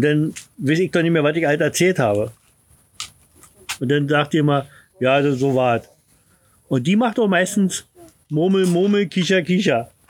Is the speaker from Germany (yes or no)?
yes; Berlin, Germany; ich bin Berliner.